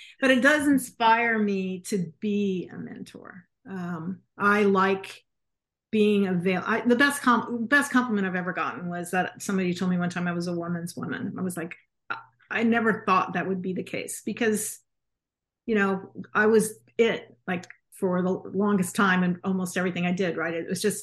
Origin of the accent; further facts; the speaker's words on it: Missouri, United States; now in Washington, United States; I grew up in Southwest Missouri, so I didn't have any experience with anyone of color until I came to Washington, D.C.